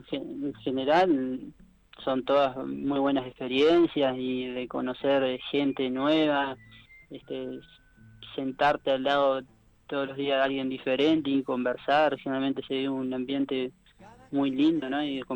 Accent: Barra de Balizas, Rocha, Uruguay; now in Montevideo, Uruguay; Yo soy de Barra de Balizas, en realidad, que es un balneario un poquito más al este, más chico. Uh-huh. Un balneario que son de 350 personas, más o menos, por ahí va creciendo, pero de a poco. Y nada, y que me fui a Montevideo en 2010

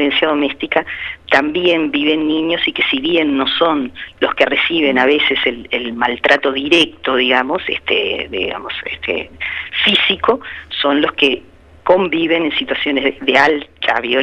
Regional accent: Uruguay; nosotros muchas veces como sociedad uruguaya ponemos el acento en la violencia de los adolescentes

